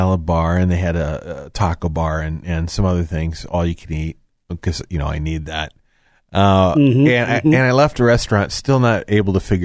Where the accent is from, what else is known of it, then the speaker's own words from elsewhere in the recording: United States; But cause I'm an American, I understand the sport.